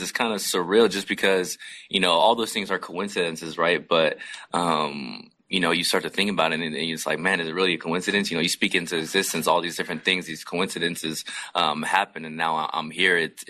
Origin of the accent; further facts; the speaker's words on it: Seattle, Washington, United States; You know, I come from Seattle where people thought